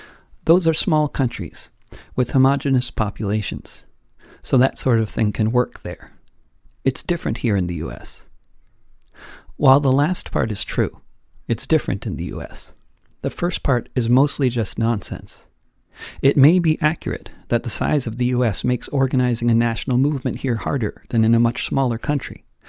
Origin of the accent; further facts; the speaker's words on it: Connecticut, United States; As a kid growing up in Connecticut in the 1970s, browsing the few available TV channels that there were